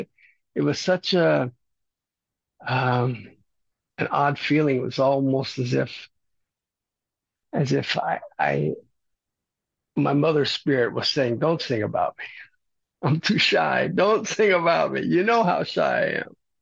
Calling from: San Antonio, Texas, United States; Let's see, I'm coming from San Antonio, Texas, where Dia de los Muertos is a very big thing here in South Texas.

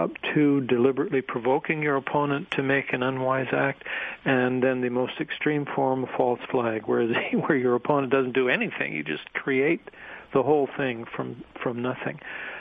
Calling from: Canada; I mean, in your country, I'm talking from Canada here, but in your country, your population is the target of this propaganda

